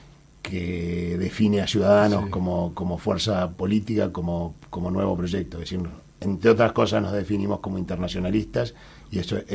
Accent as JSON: {"language": "Spanish", "country": "Uruguay", "said": "nos haya recibido como ciudadanos uruguayos"}